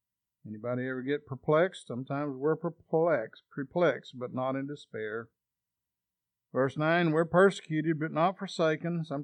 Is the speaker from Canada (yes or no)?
no; Texas, United States; I'm from Texas, so I'm just going to say, "Come out of there."